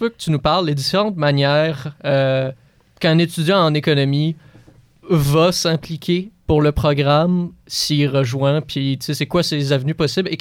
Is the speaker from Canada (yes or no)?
yes; Quebec, Canada; Moi, personnellement, je viens de l'Outaouais, fait que ce serait la 50.